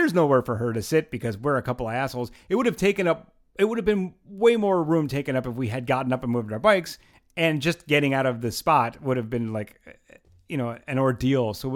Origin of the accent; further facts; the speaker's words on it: New York, United States; This is the first time in my entire life as a New Yorker that I've actually taken a bicycle onto the train.